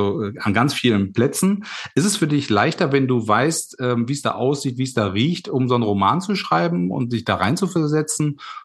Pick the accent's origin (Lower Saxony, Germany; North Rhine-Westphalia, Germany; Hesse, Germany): North Rhine-Westphalia, Germany; born there; ich komme ja gebürtig aus der Nähe von Attendorn tatsächlich. Also meine Wurzeln liegen auch im Sauerland.